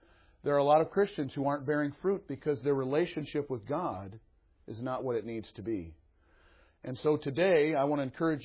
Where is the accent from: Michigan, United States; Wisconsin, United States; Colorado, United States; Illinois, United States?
Michigan, United States; East Detroit; I was born and raised in East Detroit, Michigan.